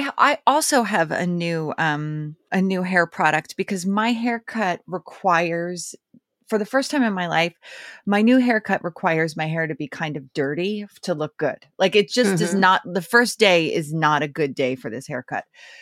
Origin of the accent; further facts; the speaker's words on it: Philadelphia, Pennsylvania, United States; accent: Philly; I know that I actively practiced my Philly accent away. I was just, mm-hmm. I was like, there is no place for these vowels in my new life, you know?